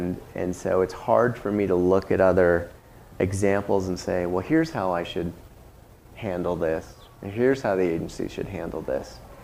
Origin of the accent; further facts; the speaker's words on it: Florida, United States; See, I grew up in Florida, too.